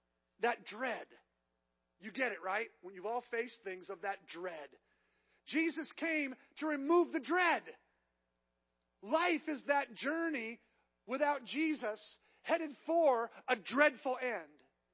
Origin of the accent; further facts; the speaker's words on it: California, United States; I was born and raised in the East Bay.